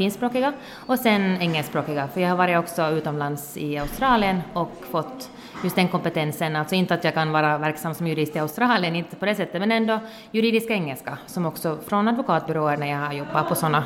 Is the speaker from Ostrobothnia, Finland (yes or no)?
yes; Nykarleby, Ostrobothnia, Finland; now in Vaasa, Finland; Jag är hemma från Nykarleby i Österbotten och har varit här i Vasa sedan 2011 faktiskt. Men jag var och studerade i södra Finland här emellan.